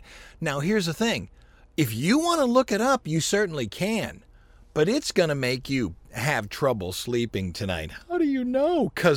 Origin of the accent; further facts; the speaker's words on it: Ohio, United States; I grew up mostly in Ohio, but a lot of my family was in Pennsylvania.